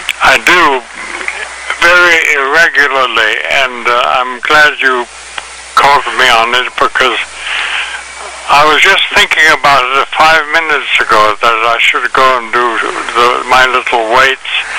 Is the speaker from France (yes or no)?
yes; Paris, Île-de-France, France; accent: English; also born or lived in Holland / England / Switzerland; And I grew up in Paris.